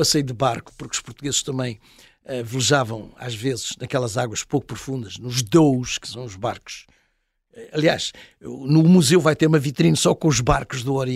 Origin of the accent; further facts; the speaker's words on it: Daman, Dadra and Nagar Haveli and Daman and Diu, India; also born or lived in Goa; Depois, quando era criança, em Damão falava gusarate com as outras crianças.